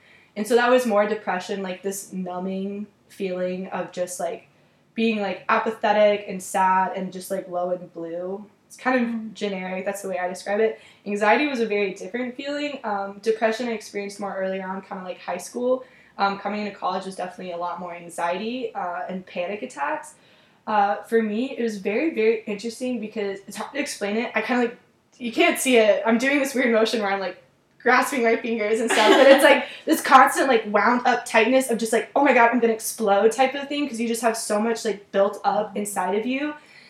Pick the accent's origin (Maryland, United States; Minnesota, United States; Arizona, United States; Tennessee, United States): Arizona, United States; Phoenix; I'm from Phoenix, Arizona. I'm currently a junior at the U of A studying public health